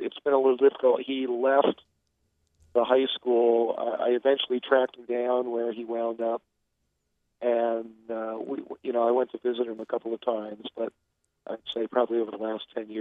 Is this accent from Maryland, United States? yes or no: no; Princeton, New Jersey, United States; also born or lived in New York City, United States / Boston, United States; I was actually born in New York City. When I was about 8 years old, we moved to Princeton, New Jersey. Spent the next 10 years there, then went to college up in Boston and worked there for a couple of years after college.